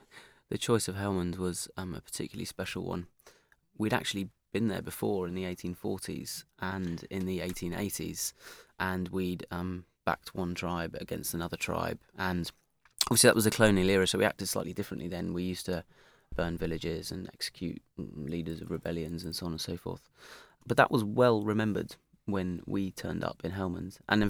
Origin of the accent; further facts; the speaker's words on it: United Kingdom; as British people